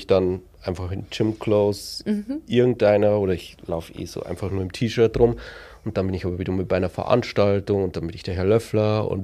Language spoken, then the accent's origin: German; Bavaria, Germany; ich komme aus dem Bayerischen Wald